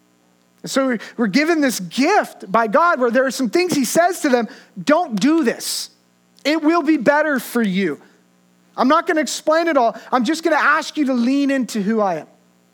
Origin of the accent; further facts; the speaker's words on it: Redding, California, United States; I grew up in Redding and I've driven that Central Valley for a long time.